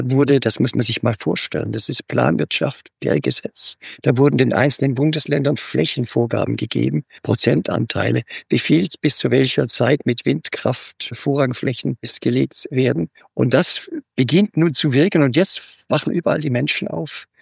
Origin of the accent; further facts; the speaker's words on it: Herrenberg, Baden-Württemberg, Germany; Das ist meine Heimat, Mittlerneckarraum, südlich von Stuttgart bin ich groß geworden, habe einen wunderbaren großen Wald, Schönbuch. Die Stadt heißt Herrenberg.